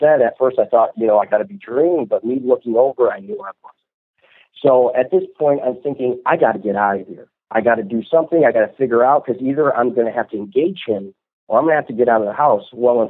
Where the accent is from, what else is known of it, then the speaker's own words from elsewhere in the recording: Toledo, Ohio, United States; Now, I'm from Toledo, Ohio, like I mentioned to you, and we're pretty rich in paranormal sites.